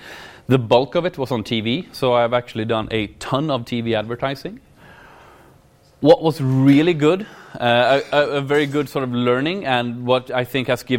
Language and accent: English; Sweden; I am from Sweden.